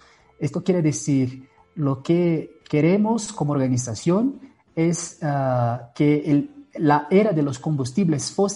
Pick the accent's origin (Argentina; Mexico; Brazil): Brazil; Spanish is a second language; now in La Paz, Bolivia; Y vivo en La Paz, me olvidé de decir. Soy brasileño, por esto se nota el acento y todo, pero vivo en La Paz hace 2 años y me gusta mucho. Casi 3 años en realidad.